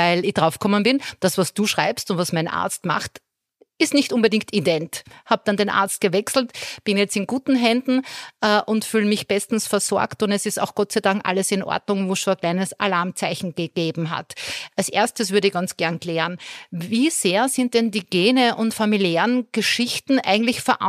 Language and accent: German; Austria; passt schon, wie man bei uns in Österreich sagt.